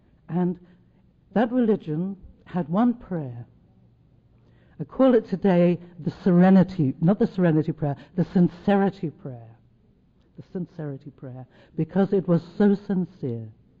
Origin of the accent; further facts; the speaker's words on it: London, United Kingdom; I'm from London, England, which you can probably tell by the strange way in which I speak.